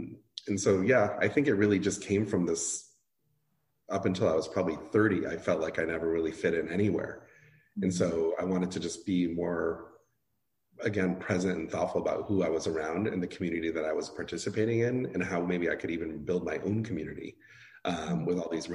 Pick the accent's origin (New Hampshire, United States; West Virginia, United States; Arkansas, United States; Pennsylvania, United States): New Hampshire, United States; It was more just like, you know, Indian immigrant family. I grew up in New Hampshire, which is not like the most diverse place.